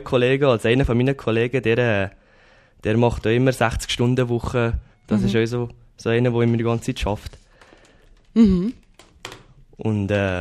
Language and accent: German; Valais, Switzerland; now in Bern, Switzerland; mich zieht es immer wieder ins Wallis, weil das ist einfach meine Heimat. Wir haben hier unser Ferienhäuschen